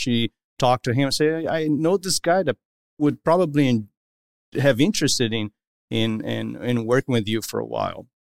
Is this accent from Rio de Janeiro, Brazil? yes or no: no; Belo Horizonte, Minas Gerais, Brazil; now in United States; I'm from Belo Horizonte, which is one of the capitals in the southeast, in the state of Minas Gerais. So I was born and raised.